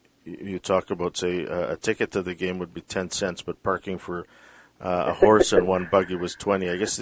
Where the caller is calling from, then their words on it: Vancouver, British Columbia, Canada; I mean, I'm talking from Vancouver